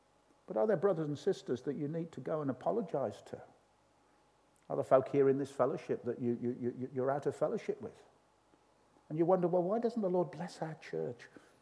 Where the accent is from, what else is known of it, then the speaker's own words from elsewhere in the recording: Birmingham, West Midlands, United Kingdom; moved away; When I was a little boy growing up in Birmingham